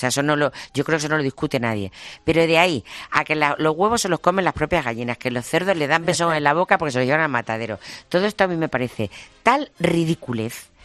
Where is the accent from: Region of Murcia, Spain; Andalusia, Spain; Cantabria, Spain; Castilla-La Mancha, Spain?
Region of Murcia, Spain; Yecla; Yo soy de Yecla, ¿vale? De un pueblo, y he vivido muchas veces en el campo.